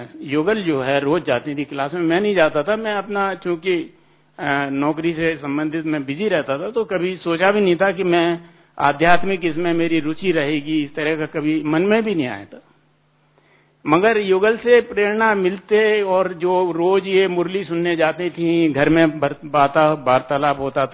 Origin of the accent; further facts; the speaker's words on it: Gwalior, Madhya Pradesh, India; मैं ग्वालियर से बिलोंग करता हूँ।